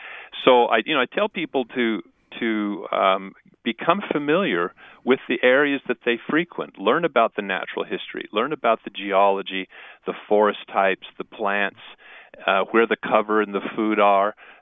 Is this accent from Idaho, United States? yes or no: yes; Idaho, United States; Here, I'm from Idaho